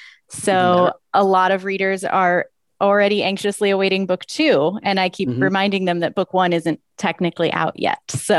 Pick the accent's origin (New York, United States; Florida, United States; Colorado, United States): Florida, United States; also born or lived in Arizona; I'm really from Florida, and then we lived in Arizona for a couple of years.